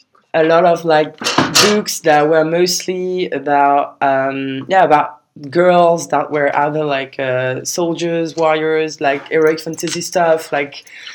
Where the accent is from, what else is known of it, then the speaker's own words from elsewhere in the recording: Paris, Île-de-France, France; English is a second language; I'm French. I was born in Paris. I'm 25 years old. And currently I work in Paris as a project manager for a music label.